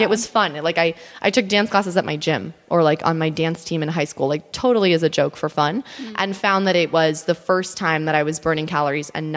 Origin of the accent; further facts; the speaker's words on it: Miami, Florida, United States; So the real story is that I grew up in Miami. That's the 305 area code.